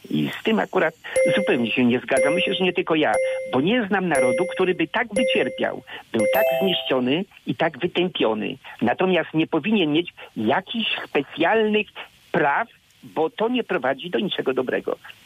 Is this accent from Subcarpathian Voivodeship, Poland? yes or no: no; Świętokrzyskie Voivodeship, Poland; Ja pochodzę z Kieleckiego, gdzie na ogół nie darzono sympatią Żydów.